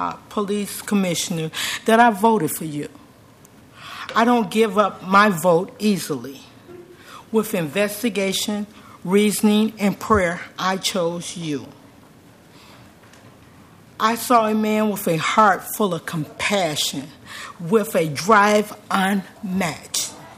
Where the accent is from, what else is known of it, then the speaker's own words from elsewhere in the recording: Chicago, Illinois, United States; moved away as an adult; now in Portland, United States; I am from Chicago. I left Chicago because I felt it was becoming open season on children. I came to Portland in 1998 with two young sons.